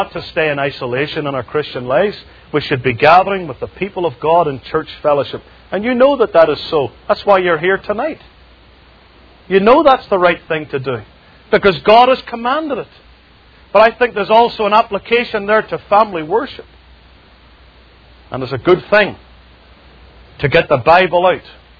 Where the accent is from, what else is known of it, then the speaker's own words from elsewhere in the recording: United Kingdom; I come from the United Kingdom. There are millions of them all over the place, so it's very plentiful. I grew up eating lamb